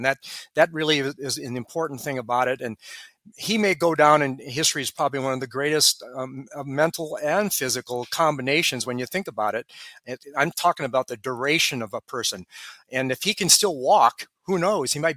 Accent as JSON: {"language": "English", "region": "Iowa", "country": "United States", "said": "Tom Watson was another favorite of mine coming from the Midwest. I'm from Iowa."}